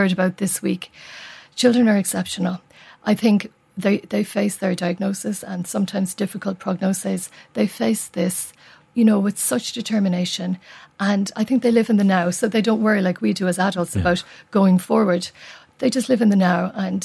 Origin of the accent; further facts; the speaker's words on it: Cork, Munster, Ireland; we're from Cork. We spent 2 years living in Dublin in the Ronald McDonald House.